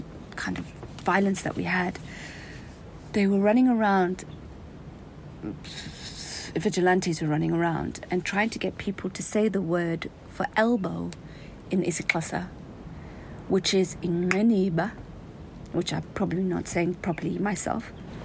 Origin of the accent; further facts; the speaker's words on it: Zambia; growing up in Zambia, I didn't.